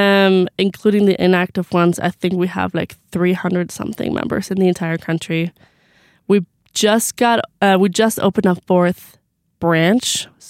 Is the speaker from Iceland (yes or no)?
yes; Iceland; now in Rexburg, United States; growing up in Iceland where there's no church at all, basically.